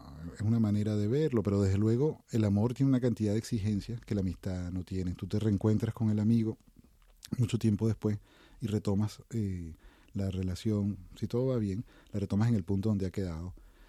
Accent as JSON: {"language": "Spanish", "country": "Venezuela", "said": "yo siento un profundo amor y un profundo cariño por mi país de origen"}